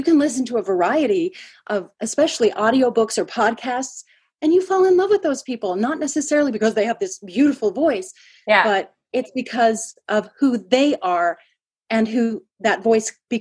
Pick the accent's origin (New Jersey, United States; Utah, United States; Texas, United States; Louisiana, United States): Utah, United States; Yes, I am originally here from Utah, grew up here, and then moved away for a few years and became a dental hygienist, which I absolutely loved.